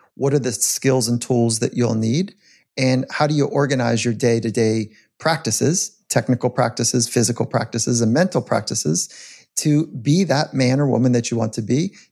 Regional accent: California, United States; As a young athlete, I grew up in California.

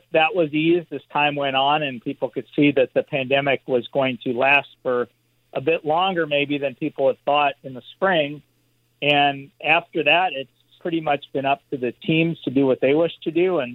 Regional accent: Los Angeles, California, United States; And I can tell you from, you know, growing up in Los Angeles that the Dodgers won the World Series in 1981

